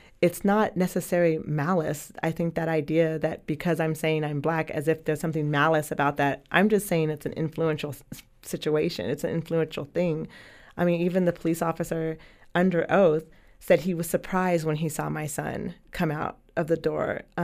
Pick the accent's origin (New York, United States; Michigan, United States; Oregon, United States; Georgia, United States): Oregon, United States; Eugene; I was born and raised in Eugene. I know what I'm up against.